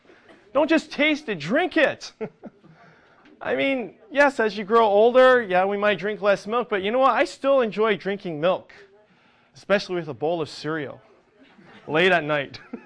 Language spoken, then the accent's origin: English; Fountain Valley, California, United States; Now, I grew up in the United States in Fountain Valley.